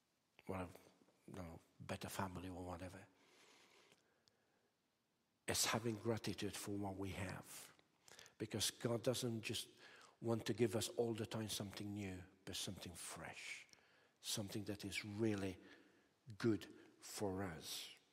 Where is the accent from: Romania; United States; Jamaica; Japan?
Romania; I grew up in Romania.